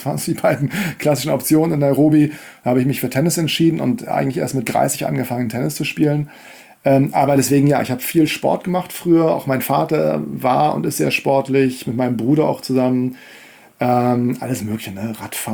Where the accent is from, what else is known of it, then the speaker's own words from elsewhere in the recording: Kiel, Schleswig-Holstein, Germany; ich bin in Kiel aufgewachsen.